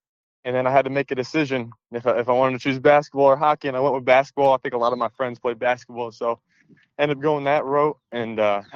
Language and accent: English; Syracuse, New York, United States; Yeah, so I'm born and raised in Syracuse, New York.